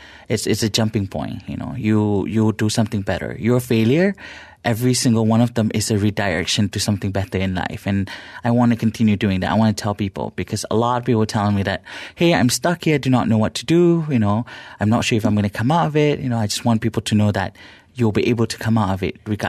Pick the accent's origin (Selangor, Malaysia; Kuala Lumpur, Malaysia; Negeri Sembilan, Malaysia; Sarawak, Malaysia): Selangor, Malaysia; Subang Jaya; I grew up in Subangjaya, very modern family. Growing up as a kid in Subangjaya